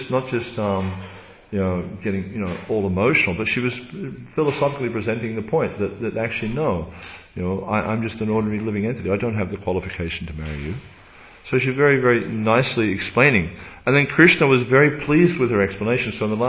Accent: Australia; It's just not part of the description of, you know, the job description of being an Australian, you know.

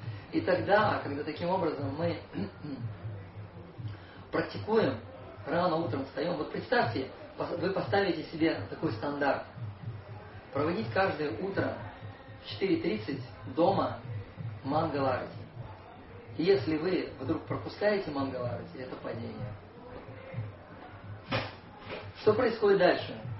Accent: Petropavl, North Kazakhstan Region, Kazakhstan; born there; Я родился в Петропавловске, это рядом с Куляном.

